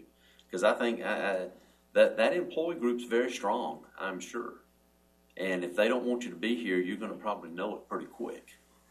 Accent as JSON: {"language": "English", "region": "Georgia", "country": "United States", "tie": "born or raised there", "said": "I was sweeping the floor in a generating plant back in my hometown in South Georgia."}